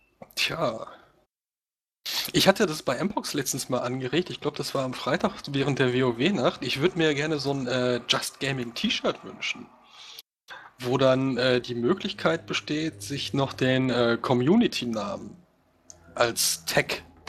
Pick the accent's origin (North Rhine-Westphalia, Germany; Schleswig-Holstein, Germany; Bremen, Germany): North Rhine-Westphalia, Germany; Gelsenkirchen; Ja, ich bin ja gebürtiger Gelsenkirchner, also Ruhrpöttler sozusagen.